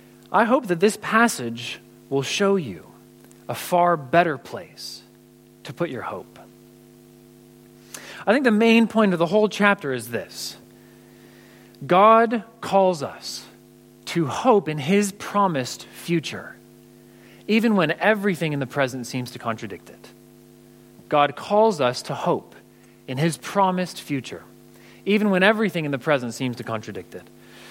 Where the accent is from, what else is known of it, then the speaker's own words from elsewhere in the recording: California, United States; I'm from California, where earthquakes alone make that unlikely.